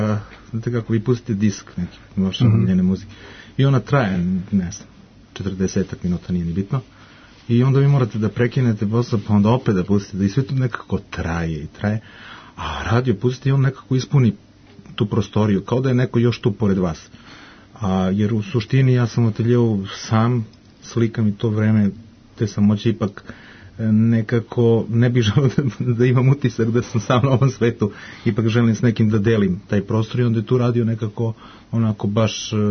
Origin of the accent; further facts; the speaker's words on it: Majdanpek, Bor District, Serbia; upravo to što si rekao da sam rođen u Majdanpeku